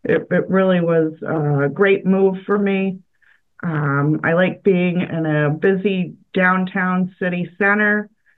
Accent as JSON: {"language": "English", "town": "Fort Wayne", "region": "Indiana", "country": "United States", "moved": "yes", "said": "So I'm originally from Indiana, Fort Wayne, Indiana, and through job changes in my parents' lives, I ended up on the East Coast."}